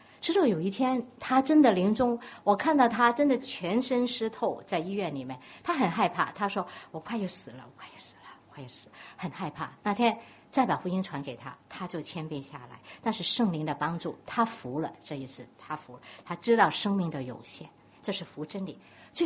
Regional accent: Guangdong, China; 真的像我们广东人说鸭蛋那么肿，

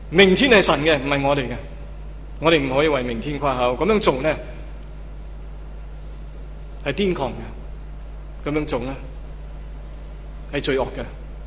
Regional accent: Hong Kong; 在九七之后，一连串的天灾人祸给我们香港人有一个警醒

